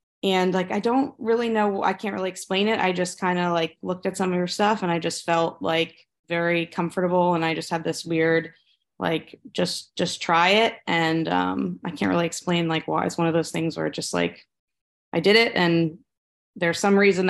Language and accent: English; Philadelphia, Pennsylvania, United States; now in Cleveland, United States; So I'm 30 years old. I grew up like outside of Philadelphia, Pennsylvania. I am the middle of three girls, so that was just a blast growing up.